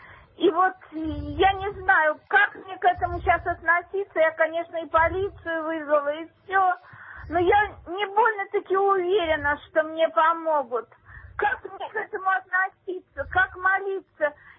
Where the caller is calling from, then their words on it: Dedovsk, Moscow Oblast, Russia; Я звоню из Истринского района, города Дедовска.